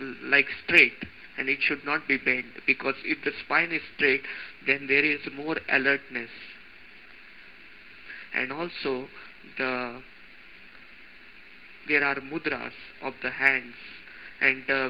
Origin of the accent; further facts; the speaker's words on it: India; So as an Indian, I can sit in the Sukhasana, which is the normal posture of sitting for the Indian people.